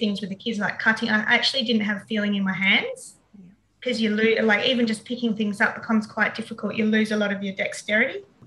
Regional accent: Perth, Western Australia, Australia; now in Darwin, Australia; I've lived in Darwin for about 15 years, but I'm originally from Perth, West Australia.

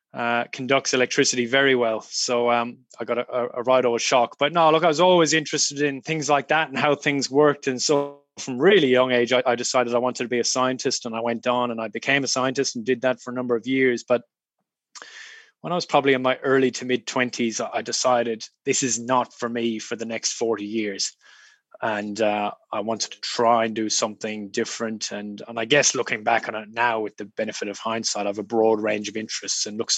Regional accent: Ireland; also born or lived in Australia; I'm Irish. I grew up in a small country town in rural Ireland. My dad was a GP.

